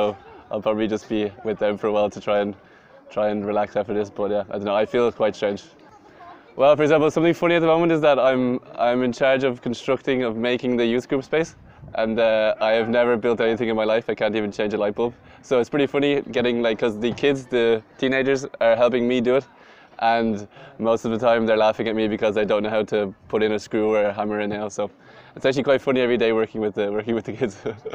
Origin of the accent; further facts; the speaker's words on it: Dublin, Leinster, Ireland; now in France; I'm 25 years old and I'm from Dublin in Ireland. But currently living in France. And I've been here in Lesbos, in Mytilene, for the last two months.